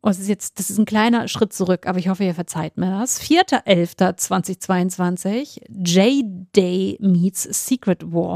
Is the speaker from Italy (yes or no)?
no; Flensburg, Schleswig-Holstein, Germany; moved away; In meiner alten Heimat.